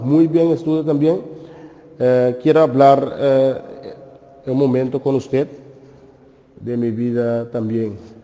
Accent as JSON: {"language": "Spanish", "country": "Curaçao", "lives_now": "Netherlands", "said": "Soy de Holanda, o vivo en Holanda, soy de Curaçao."}